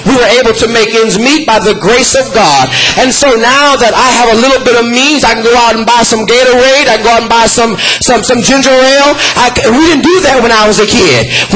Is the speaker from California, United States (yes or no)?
yes; Los Angeles, California, United States; Because when I was a kid, I grew up in South Central LA.